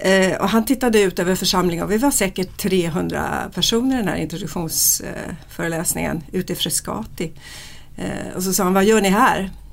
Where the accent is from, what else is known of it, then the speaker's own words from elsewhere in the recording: Stockholm, Stockholm County, Sweden; jag är född i Stockholm eller utanför Stockholm, jag gick i skola här, jag gick i musikklasserna.